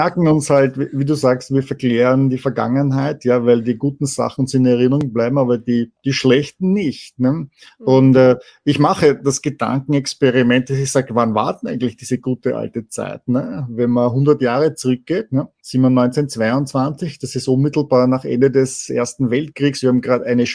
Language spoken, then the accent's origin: German; Vienna, Austria; Ja, gerade als Wiener weiß ich das.